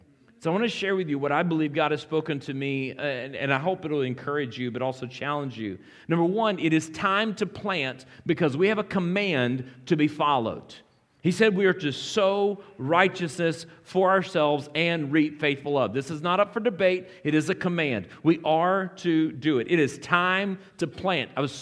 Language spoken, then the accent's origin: English; Florida, United States; I grew up in South Florida, a lot like Hawaii in the sense that all we understood was citrus and sunshine and daily rains.